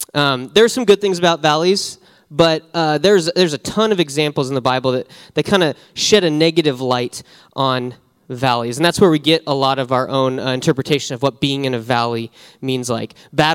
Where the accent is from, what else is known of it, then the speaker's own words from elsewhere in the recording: Wyoming, United States; I grew up in Wyoming. We did that a lot.